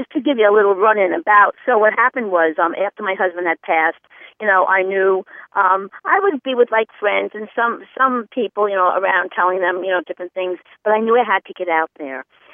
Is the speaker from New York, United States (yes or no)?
yes; Bayside, New York, United States; I grew up in Bayside